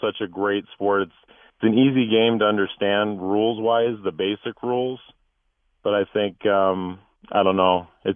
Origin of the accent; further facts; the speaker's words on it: Minnesota, United States; also born or lived in California; now in Tucson, United States; Okay, so I'm originally from Minnesota, kind of a transplant to California, and then we moved to Tucson in 99. So I've been over here quite a while